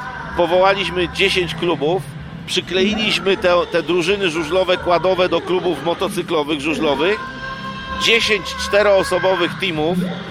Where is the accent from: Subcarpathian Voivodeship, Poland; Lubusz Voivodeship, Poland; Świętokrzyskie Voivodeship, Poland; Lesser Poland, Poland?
Lesser Poland, Poland; Kraków; mimo że jestem z Krakowa